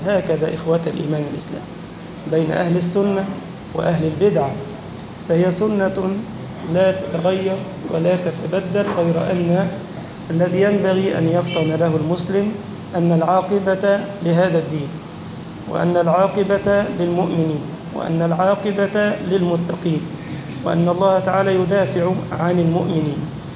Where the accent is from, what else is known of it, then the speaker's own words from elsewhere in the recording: Egypt; اللهم اجعل بلدنا مصر سخاء رخاء وسائر بلاد المسلمين